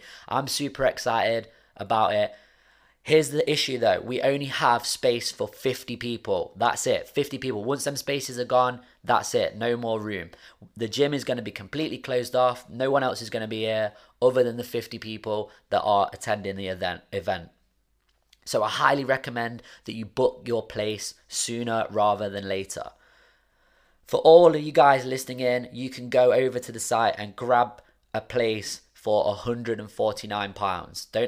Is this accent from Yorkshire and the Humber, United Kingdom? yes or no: no; Nottingham, East Midlands, United Kingdom; Jane is based here in my hometown of Nottingham in the UK.